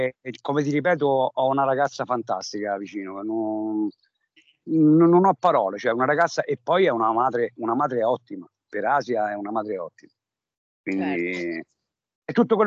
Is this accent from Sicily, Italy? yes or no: no; Viterbo, Lazio, Italy; io sono di origini laziali, sono di Viterbo e noi ci abbiamo le doppie, purtroppo, invece in Toscana tutti con la G